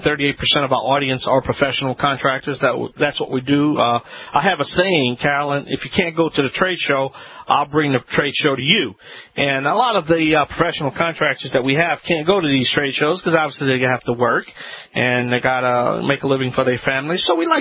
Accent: New Orleans, Louisiana, United States; I'm at the International Kitchen and Bath Expo in my hometown, New Orleans, Louisiana.

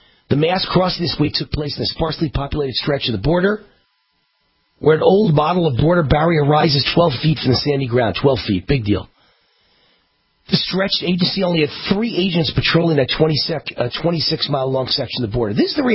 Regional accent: New York, United States; I'm just glad I was born and raised in New York. Because when you're born and raised in New York, you're cynical.

